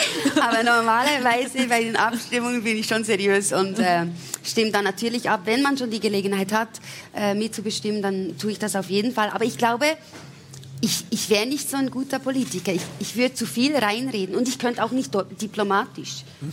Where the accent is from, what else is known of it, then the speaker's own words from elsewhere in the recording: Switzerland; ich bin wirklich ein ganz, ganz stolzer Schweizer und ich lebe so gerne in diesem Land und bin so dankbar, dass meine Heimat nehmen darf, auch die Leute, die da sind.